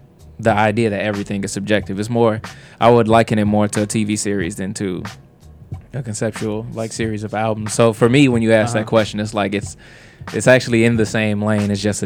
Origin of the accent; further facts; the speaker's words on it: Dolton, Illinois, United States; accent: Chicago; I'm actually from Dalton, but I rep Chicago, but I can't forget where I'm from.